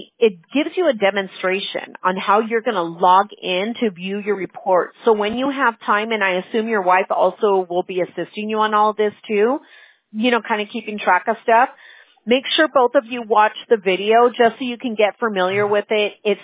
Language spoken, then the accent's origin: English; California, United States; I'm from Southern California, but not from the South.